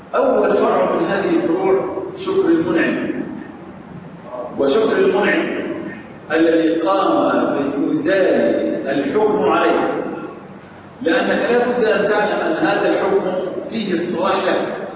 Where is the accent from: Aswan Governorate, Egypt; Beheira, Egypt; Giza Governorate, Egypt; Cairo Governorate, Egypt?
Aswan Governorate, Egypt; Aswan; أنا أفتخر بأن بلدي أسوان لها ديوان، ديوان أهل أسوان موجود في أربع مجلدات في مكتبة الأزهر